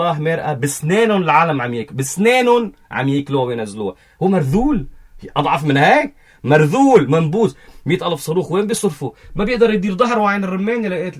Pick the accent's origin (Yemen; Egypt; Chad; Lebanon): Lebanon; طبعا بقعة، نحن بقعة لبنانية.